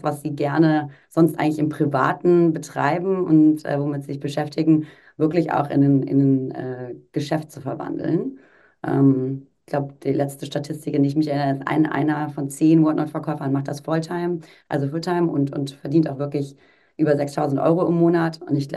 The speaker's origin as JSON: {"language": "German", "town": "Freiburg", "region": "Baden-Württemberg", "country": "Germany", "said": "Ich komme ursprünglich aus Freiburg."}